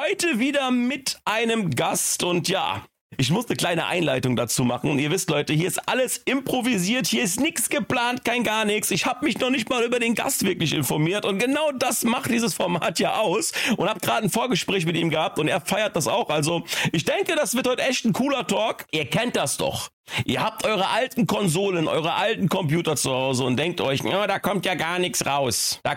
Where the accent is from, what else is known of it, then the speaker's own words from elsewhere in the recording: Frankfurt, Hesse, Germany; now in Leer, Germany; ich komme ja auch aus Frankfurt ursprünglich, wohne ja jetzt im Norden in Leer.